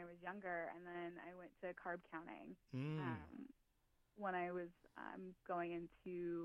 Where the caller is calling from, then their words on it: Chicago, Illinois, United States; I am calling you guys in from Chicago, Illinois.